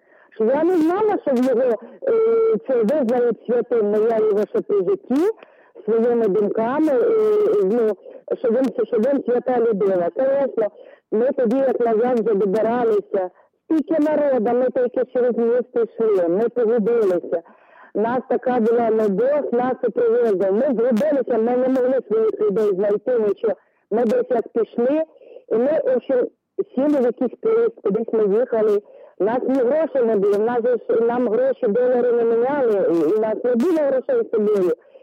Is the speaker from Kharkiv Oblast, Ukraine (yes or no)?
no; Vinnytsia, Vinnytsia Oblast, Ukraine; Ми з Мереньки їхали поїздом